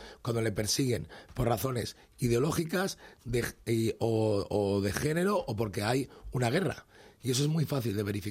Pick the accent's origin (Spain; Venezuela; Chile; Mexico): Spain; Castile; yo que soy castellano